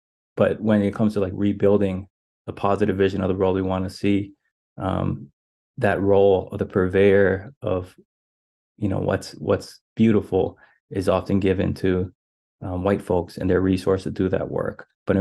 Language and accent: English; Hawaii, United States; first language Hawaiian Pidgin English; That's why I learned my first language was Pidgin English, because they had to combine all their languages together to rise up and start the worker revolution in Hawaii against the sugar barons.